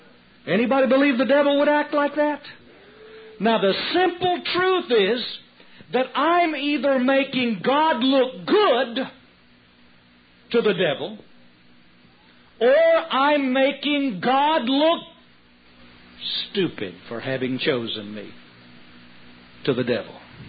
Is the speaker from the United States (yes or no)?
yes; Texas, United States; Now please let me give you the Texas translation of that one, since I'm a Texan.